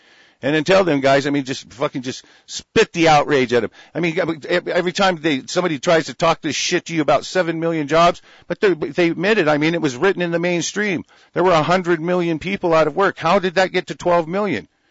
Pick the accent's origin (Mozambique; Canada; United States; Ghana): United States; I'm an American. I own this goddamn country.